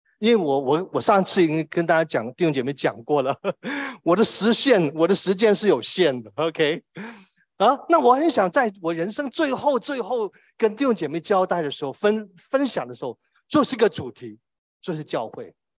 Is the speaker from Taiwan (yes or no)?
no; Hong Kong; 我是香港的，